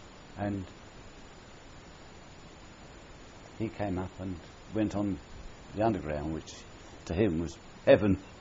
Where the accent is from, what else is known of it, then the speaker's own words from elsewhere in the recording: Lambeth, London, United Kingdom; born there; Yes, I'm the eldest of six. And I was born in Lambeth.